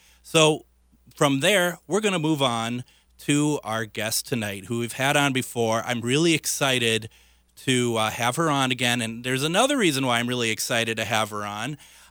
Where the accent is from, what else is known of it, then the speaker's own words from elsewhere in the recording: Minneapolis, Minnesota, United States; I mean, me growing up in the Northeast Minneapolis area, we had gone there mainly for Easter.